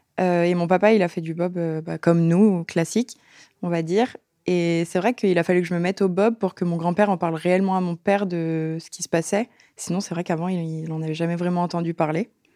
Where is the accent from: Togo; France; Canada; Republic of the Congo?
France; La Plagne, Auvergne-Rhône-Alpes; Je viens de la Plagne, c'est là où il y a la seule piste en France.